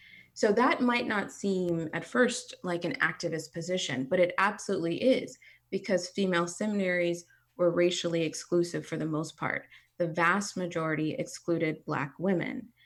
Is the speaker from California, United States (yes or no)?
yes; Los Angeles, California, United States; And I'm from Los Angeles, California.